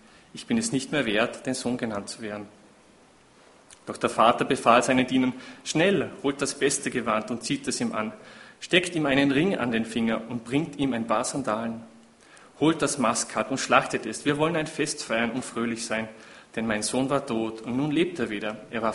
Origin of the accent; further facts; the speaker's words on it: Salzburg, Austria; am Anfang darf ich ganz liebe Grüße von meiner Heimatgemeinde aus in Lungau überbringen.